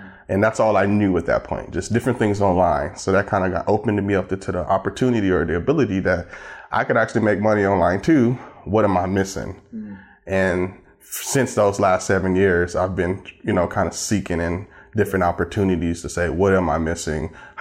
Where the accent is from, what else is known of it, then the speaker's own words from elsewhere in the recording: Flint, Michigan, United States; now in Atlanta, United States; I come traditionally from a very, very poor family. I'm from Flint, Michigan, and I moved to Atlanta, Georgia about 10 or 11 years ago.